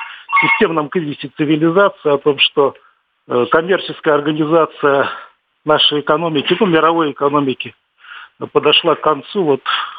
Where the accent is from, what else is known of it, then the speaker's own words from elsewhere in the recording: Saint Petersburg, Russia; Добрый день … я из Питера.